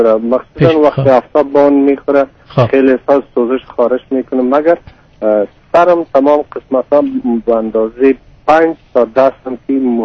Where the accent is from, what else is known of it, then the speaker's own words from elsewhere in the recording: Afghanistan; moved away; یعنی من کلان جدید 4-5 ماه میشم از افغانستان آمدم